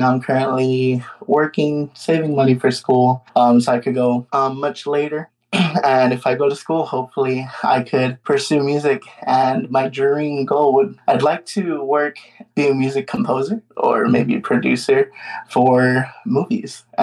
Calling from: Texas, United States; I'm calling from Texas, right here in the United States.

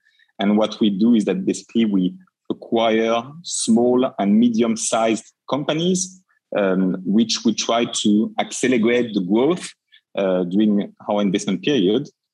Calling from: Paris, Île-de-France, France; Basically, I'm calling you from Paris.

